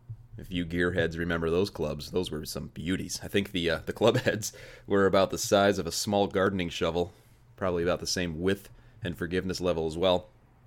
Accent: Joliet, Illinois, United States; after I started working at a country club in my hometown, in the bag room, good old Joliet Country Club

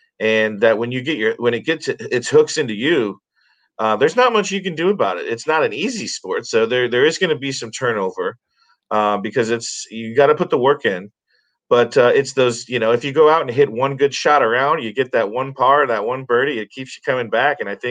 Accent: Indiana, United States; I'm from Indiana originally. These guys are, you know, Illinoisians. I think that's how you say it. I'm a Hoosier.

